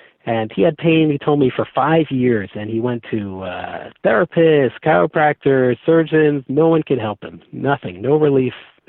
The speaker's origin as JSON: {"language": "English", "region": "New York", "country": "United States", "lives_now": "Baltimore, United States", "said": "So I'm from New York. My wife and I were living in Riverdale, New York, which is in the Bronx."}